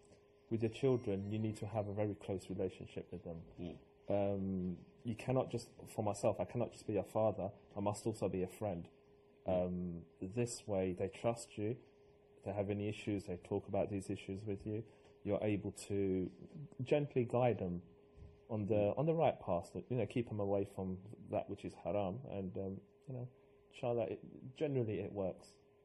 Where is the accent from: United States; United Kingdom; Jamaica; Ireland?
United Kingdom; England; I'm afraid not. I'm English.